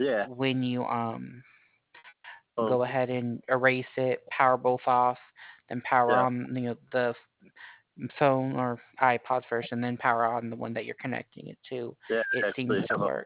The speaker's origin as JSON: {"language": "English", "region": "California", "country": "United States", "lives_now": "Florida, United States", "said": "I'm originally from California, so."}